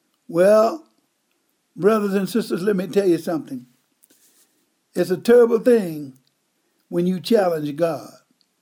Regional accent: Mississippi, United States; It took me a long time, even as a child growing up in Mississippi, and mama and them, and that's my favorite word, mama and them

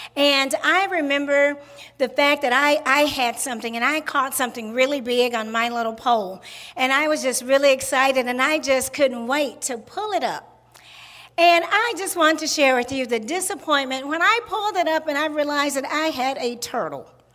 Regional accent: Mississippi, United States; I'm from Mississippi, so in Mississippi we had lots of land.

